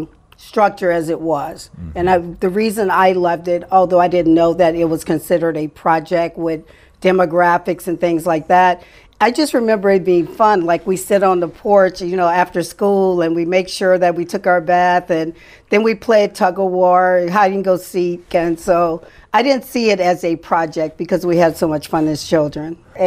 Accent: New Orleans, Louisiana, United States; born there; I was born in New Orleans, Louisiana.

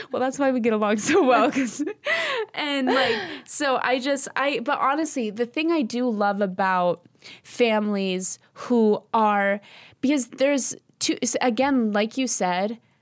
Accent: East Coast, United States; we're Albanian, we're from the East Coast, like we're a little hot-headed sometimes.

